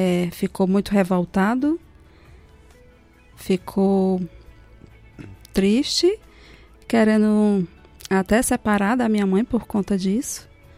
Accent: Lagoa de Santo Antônio, Brazil; eu nasci na Lagoa de Santo Antônio. e desde criança que moro lá até agora, né?

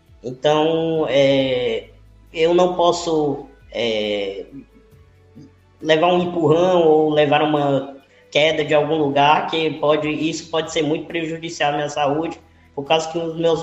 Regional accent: Nova Russas, Ceará, Brazil; born there; Eu nasci em Nova Rússia, eu nasci em 2001

